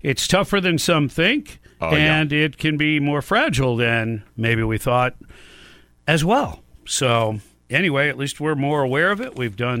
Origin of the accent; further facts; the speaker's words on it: Brooklyn, New York, United States; born there; Look, I was born in Brooklyn, the same place where Donald Trump's family comes from.